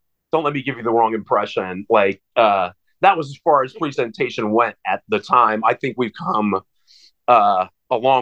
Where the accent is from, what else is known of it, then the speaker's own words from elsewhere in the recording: Pittsburgh, Pennsylvania, United States; Like, growing up in Pittsburgh, I remember … kind of blew my mind.